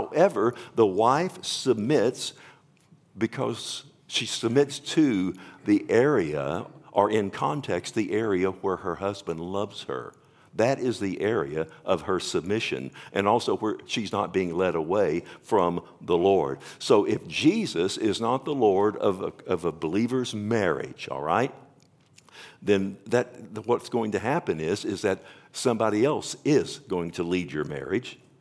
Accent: Texas, United States; so I didn't know any better. I'm from Texas.

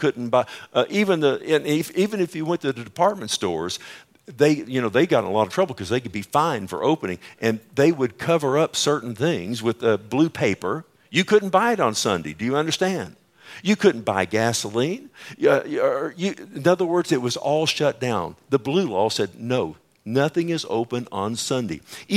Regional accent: Keller, Texas, United States; In the town that I grew up in Keller

